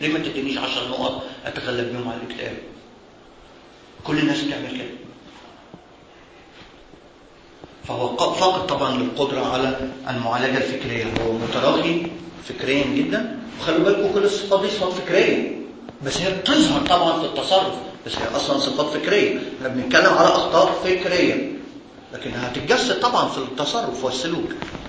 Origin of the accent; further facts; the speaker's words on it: Egypt; عدم الالتزام اللي إحنا فيه كمصريين هو اضطراب فكري وليس مجرد عادة سلوكية